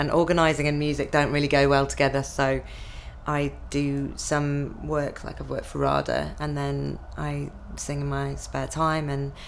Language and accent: English; Leeds, Yorkshire and the Humber, United Kingdom; 30th of January 1976 and I come from Leeds in Yorkshire.